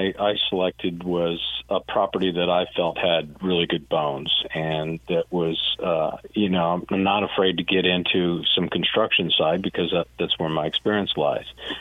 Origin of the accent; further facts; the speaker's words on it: Midwest, United States; Growing up in the Midwest, you don't have any, you've got a lot of kind of values that you don't do this, you don't say